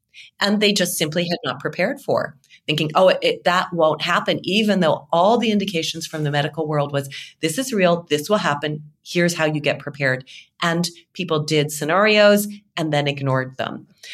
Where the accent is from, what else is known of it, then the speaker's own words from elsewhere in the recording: Canada; as a Canadian, that's not our normal summer temperature.